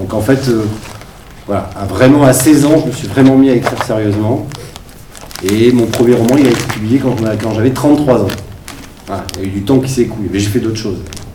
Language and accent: French; Bordeaux, Nouvelle-Aquitaine, France; ça je crois que vous le savez. Je viens de Bordeaux, j'ai 45 ans